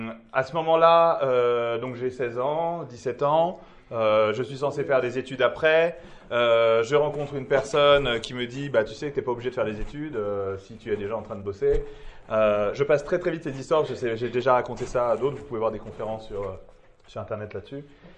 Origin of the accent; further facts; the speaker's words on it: Paris, Île-de-France, France; moi, je suis un jeune des écoles juives. Donc en fait, j'ai passé mon enfance à Or Yosef, dans le 19e, à Paris.